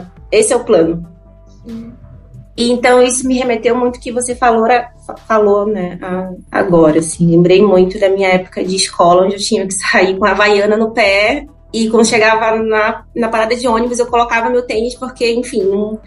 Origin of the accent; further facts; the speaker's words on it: Belém, Pará, Brazil; now in São Paulo, Brazil; Eu venho de uma cidade, não sou daqui de São Paulo, e eu venho de uma cidade que é construída em cima de um rio, que é Belém do Pará.